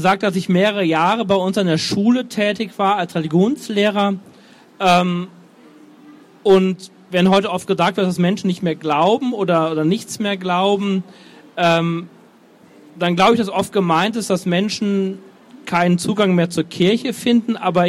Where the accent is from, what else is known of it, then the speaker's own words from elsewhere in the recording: Düsseldorf, North Rhine-Westphalia, Germany; born there; Ich bin 1971 in Düsseldorf geboren